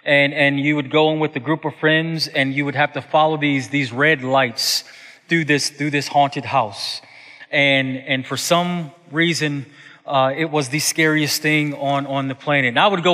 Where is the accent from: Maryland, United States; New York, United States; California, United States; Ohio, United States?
New York, United States; Buffalo; Growing up in Buffalo, New York, I grew up about 25 minutes from Niagara Falls, Ontario, and we would often go over to Niagara Falls as a teenager and as a young adult college student.